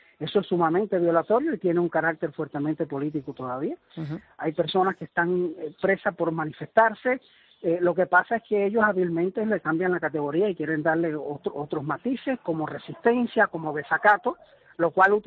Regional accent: Cuba; todos los cubanos que queremos gestar un cambio en nuestro país

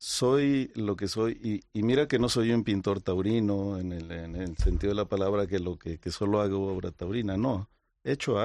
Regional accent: Zacatecas, Mexico; Yo, mi barrera de sol en Zacatecas, que es de donde yo vengo, no la cambiaría

